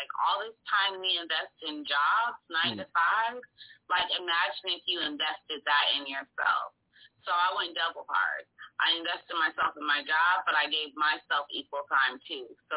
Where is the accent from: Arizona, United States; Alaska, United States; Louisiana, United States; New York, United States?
Arizona, United States; Phoenix; The background is a picture of my city. I'm from Phoenix, Arizona.